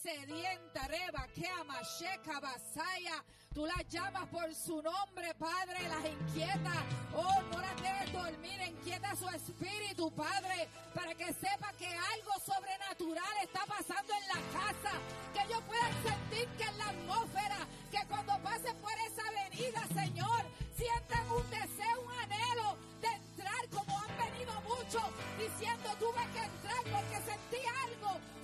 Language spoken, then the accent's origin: Spanish; Puerto Rico; no solamente para nosotros, para esta casa, sino para Puerto Rico. Hoy hay una ola de avivamiento arropando mi tierra en esta hora.